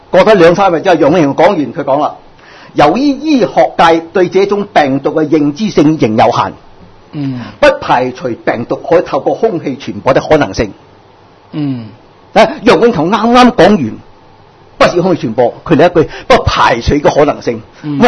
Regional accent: Hong Kong; 我哋香港人好巴闭啊

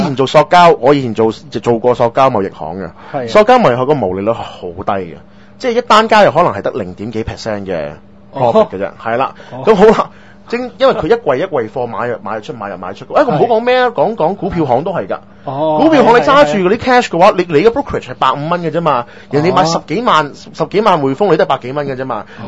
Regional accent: Hong Kong; 我哋香港人

